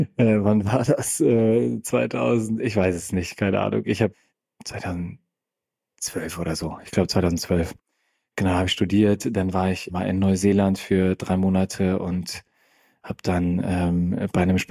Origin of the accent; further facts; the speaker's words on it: Schleswig-Holstein, Germany; Ich komme aus Schleswig oder aus Kiel oder Eckernförde, also quasi genau aus deiner Ecke.